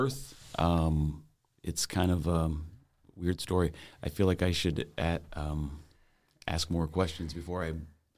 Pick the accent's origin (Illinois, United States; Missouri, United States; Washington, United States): Illinois, United States; Chicago; now in Elkhart County, United States; I grew up in Chicago with my mom, and then made it back to Elkhart County, where I've lived most of my life.